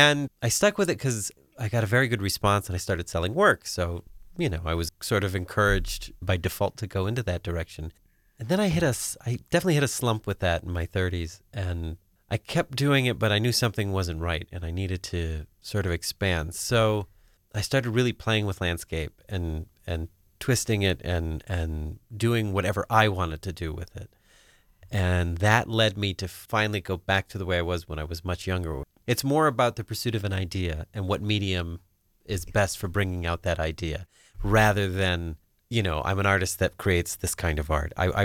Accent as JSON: {"language": "English", "town": "Mayfield", "region": "Pennsylvania", "country": "United States", "tie": "born or raised there", "said": "I'm born and raised in Northeast PA. Little town of Mayfield is where I'm originally from. And I've lived up and down the Lackawanna Valley, really. Carbondale, Scranton, Mayfield, German, Oliphant."}